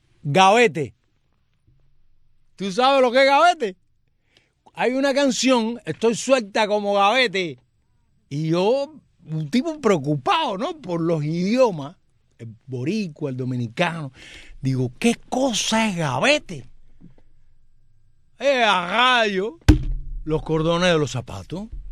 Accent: Cuba; Eso somos los cubanos nomás.

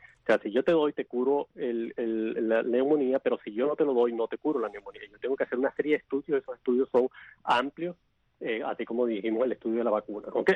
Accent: Venezuela; En mi país, que es Venezuela, se está utilizando como parte del protocolo.

